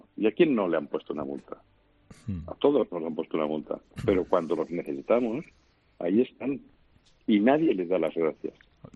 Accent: Catalonia, Spain; now in Madrid, Spain; Yo soy catalán, como tú sabes, vivo en Madrid hace 50 años. La empresa la creé en Madrid, y tenemos tiendas pocas en Cataluña, pero yo me siento catalán y español

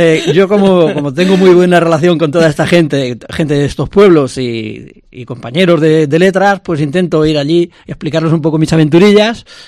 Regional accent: Salobralejo, Castile and León, Spain; Salobralejo, que es donde soy nativo, que es un barrio o un anejo de Muñagalendo

